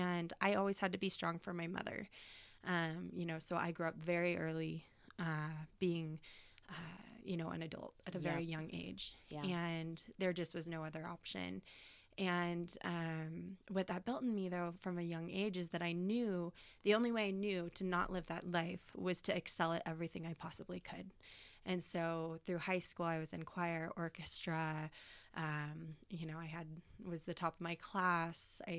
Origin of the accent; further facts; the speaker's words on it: Anchorage, Alaska, United States; I guess just for some background, I was born in Anchorage, Alaska.